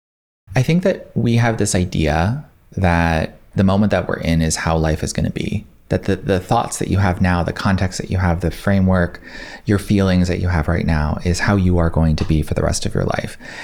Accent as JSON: {"language": "English", "town": "Santa Cruz", "region": "California", "country": "United States", "tie": "born or raised there", "said": "So I'm originally from California. I am from Santa Cruz. I was born in the mountains in 100 degree weather at home."}